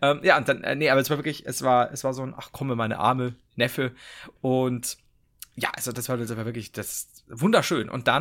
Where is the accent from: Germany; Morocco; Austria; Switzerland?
Germany; Regensburg, Bavaria